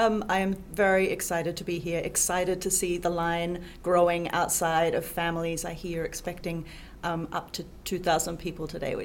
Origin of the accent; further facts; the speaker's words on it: Australia; My accent is a little distorted these days, but I am from Australia. I grew up in the country in Australia, spent most of my summers up a tree with a book with my brother